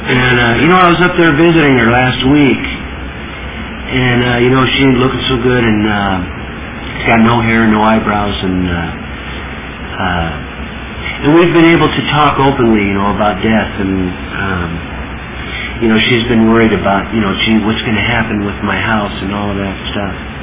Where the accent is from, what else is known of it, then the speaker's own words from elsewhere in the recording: Burbank, California, United States; I come from Southern California, and I was raised in Burbank, you know, beautiful downtown Burbank. And, you know, I was basically raised in, like, you know, middle-class kind of neighborhood